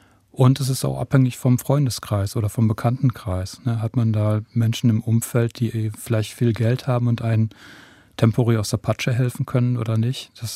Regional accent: Nordhorn, Lower Saxony, Germany; also das ist, wo ich herkomme, in meiner Heimatstadt Nordhorn, war das in den 70er Jahren so

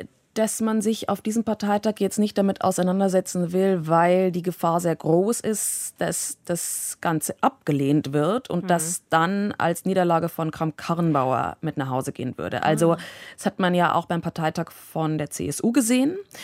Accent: Bavaria, Germany; accent: Bavarian; jetzt sage ich mal ein Wort, das aus meinem Dialekt kommt, aus dem Bayerischen

